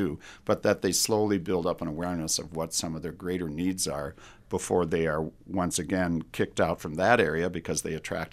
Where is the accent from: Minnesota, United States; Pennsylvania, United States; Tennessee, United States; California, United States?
Minnesota, United States; Minneapolis; born there; even though I was born in Minneapolis, I have much more of a rural joy in me.